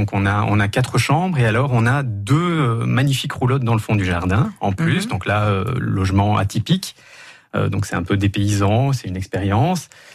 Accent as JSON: {"language": "French", "country": "Belgium", "lives_now": "France", "said": "Alors bon, je suis belge"}